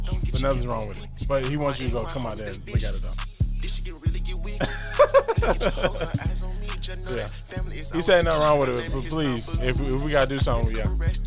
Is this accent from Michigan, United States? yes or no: no; Atlanta, Georgia, United States; I'm from Ben Hill.